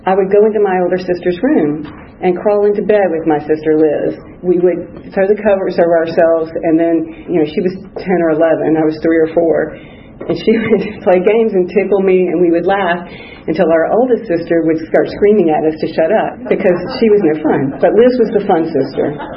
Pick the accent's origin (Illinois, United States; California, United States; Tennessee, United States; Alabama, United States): Tennessee, United States; Memphis; I grew up in Memphis, Tennessee in the mid-50s, and I'm the second oldest of five children.